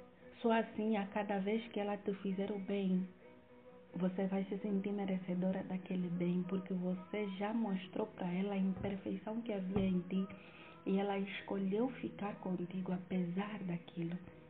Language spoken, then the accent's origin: Portuguese; Angola; que eu queria me formar no exterior do país, porque eu sou angolana.